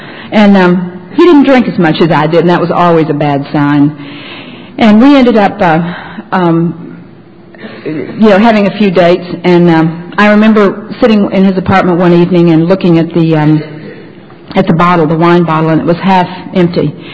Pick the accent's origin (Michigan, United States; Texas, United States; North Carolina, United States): Texas, United States; I had learned that growing up in Texas. We Texas girls learn that early.